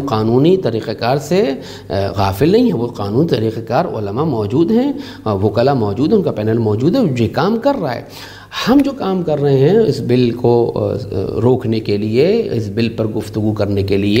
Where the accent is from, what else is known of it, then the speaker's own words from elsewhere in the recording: Sindh, Pakistan; یعنی ہم چونکہ سندھ سے تعلق رکھتے ہیں, ہم نے سندھ میں کہا